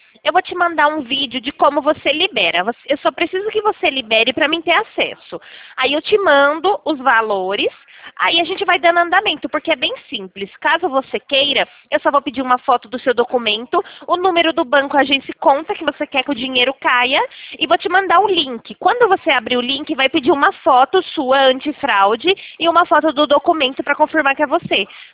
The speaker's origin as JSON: {"language": "Portuguese", "town": "Limeira", "region": "São Paulo", "country": "Brazil", "said": "eu sou de Limeira."}